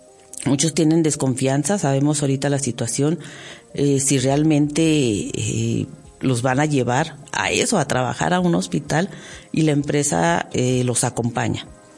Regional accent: Durango, Mexico; Soy la primera mexicana que tiene ese cargo a nivel Latinoamérica.

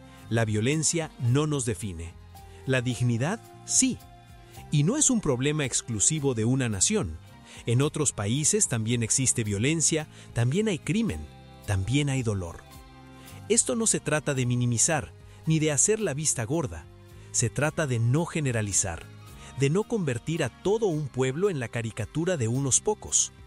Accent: Mexico; Te hablo como joven, como nativo, como mexicano.

